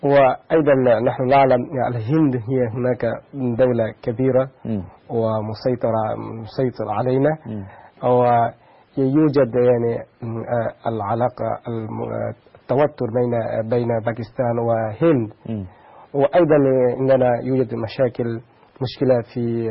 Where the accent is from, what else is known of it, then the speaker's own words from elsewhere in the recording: Bangladesh; عندنا في بنغلاديش لغة بنغلا أيضا لغة يعني مستقلة.